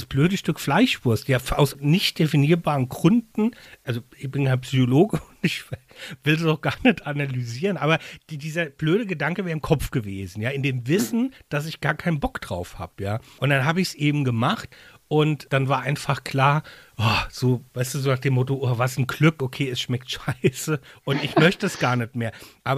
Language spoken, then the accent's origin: German; Mainz, Rhineland-Palatinate, Germany; ich bin ja auch hier in Mainz zur Schule gegangen.